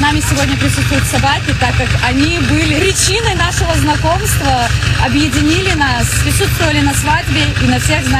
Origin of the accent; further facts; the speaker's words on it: Belarus; Я родом из Беларуси